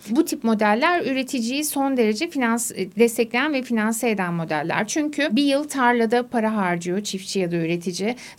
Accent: Hemşin, Rize, Turkey; Ben hemşinliyim de aslen.

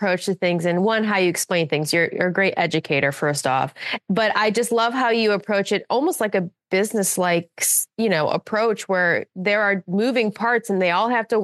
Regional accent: Detroit, Michigan, United States; I'm from Detroit, and when I moved here, I noticed that there wasn't a lot of bike paths and a lot of sidewalks.

